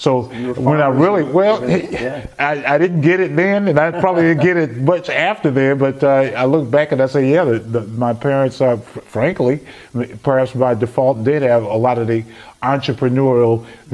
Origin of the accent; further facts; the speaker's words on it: Chicago, Illinois, United States; Because I grew up in Chicago, family of six, didn't realize we were poor.